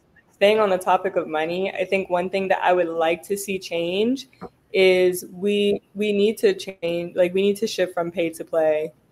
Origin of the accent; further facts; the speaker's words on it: Maryland, United States; Because I'm from Maryland.